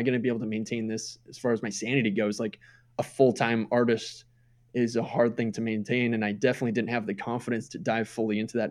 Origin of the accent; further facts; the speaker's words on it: Minnesota, United States; moved away as an adult; I moved away from Minnesota in 2008.